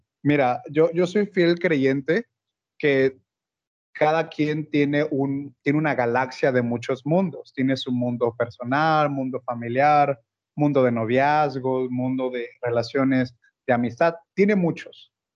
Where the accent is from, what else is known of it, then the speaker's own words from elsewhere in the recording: Acapulco, Guerrero, Mexico; yo no soy de la ciudad de León, de regresar a Acapulco, yo soy de Acapulco